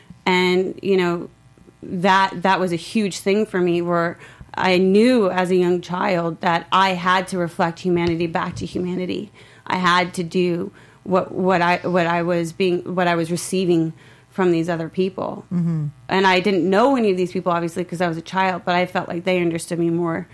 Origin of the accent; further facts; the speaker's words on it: Omaha, Nebraska, United States; Yeah, so I grew up in Omaha, Nebraska, and I definitely didn't fit in at all.